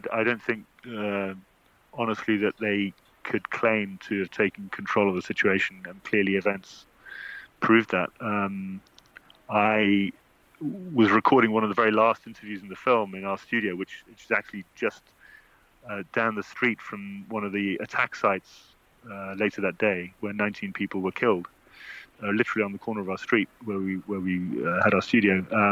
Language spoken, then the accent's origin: English; United Kingdom; as a Brit.